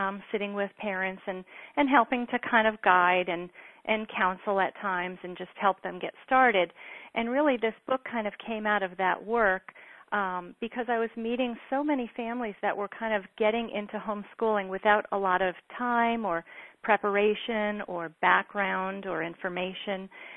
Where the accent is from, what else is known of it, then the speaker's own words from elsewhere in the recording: Connecticut, United States; Well, I'm originally from Connecticut. I'm a Florida transplant, I guess you'd call